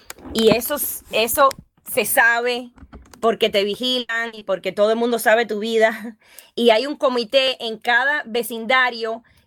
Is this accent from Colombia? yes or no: no; Florida, United States; moved away as an adult; Ya de vieja salí de Florida. En el 2000.